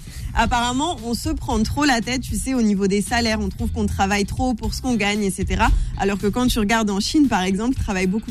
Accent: France; T'as 20% de la population extérieure à la France qui considère que nous sentons mauvais en tant que Français.

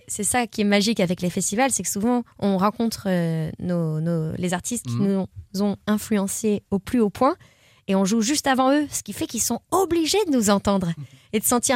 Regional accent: Marseille, Provence-Alpes-Côte d'Azur, France; Et on est Marseillais, donc on a eu l'occasion de...

